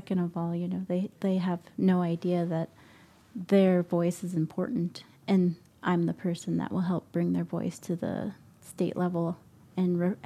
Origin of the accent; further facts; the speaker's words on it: South Dakota, United States; In South Dakota, I've grown up on a horse.